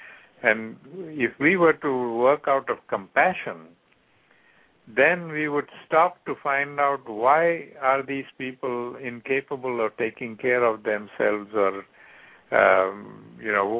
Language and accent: English; South Africa; because I grew up in South Africa at a time when apartheid was at its worst